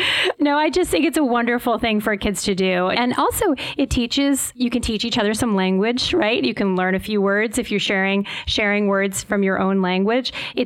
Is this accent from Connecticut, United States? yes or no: yes; New Haven, Connecticut, United States; Growing up, when I was a little girl, I grew up in New Haven, Connecticut. I went to public school.